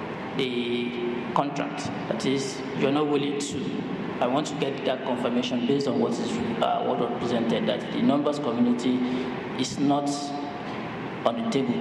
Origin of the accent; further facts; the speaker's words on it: Nigeria; I'm from Nigeria.